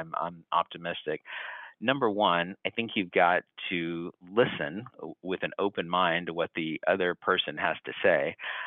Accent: Orlando, Florida, United States; also born or lived in Tennessee; No, I was born in Tennessee and then grew up in Orlando, Florida.

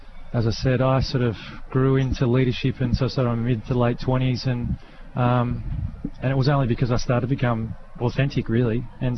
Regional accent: Albury, New South Wales, Australia; Going off to uni, growing up in Albury, watch my dad play footy and sort of coming from a real football culture

